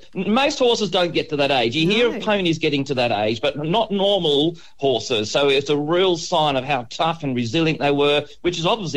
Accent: Maitland, New South Wales, Australia; Sydney's sort of my home city. You know, I came from the Maitland-Newcastle area, and so I did a lot of my competition around the Sydney area.

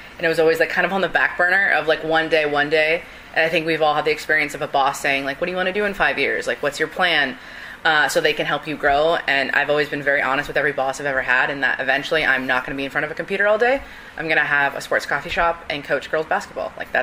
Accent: California, United States; now in Ohio, United States; as I am from California, and I wanted to bring that here

